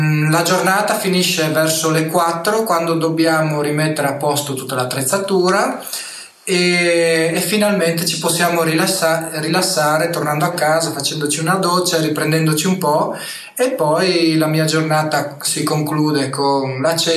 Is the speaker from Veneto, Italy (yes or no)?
no; San Giovanni al Natisone, Friuli-Venezia Giulia, Italy; now in Austria; ho 35 anni, vengo da San Giovanni a Natisone, in provincia di Udine, in Italia, e volevo raccontarvi il mio lavoro qua in Austria